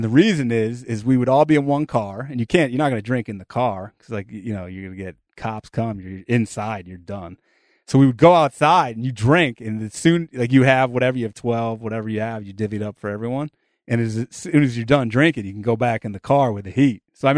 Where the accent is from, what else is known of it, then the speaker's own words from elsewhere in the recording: Northeast, United States; I grew up in the Northeast, big hockey.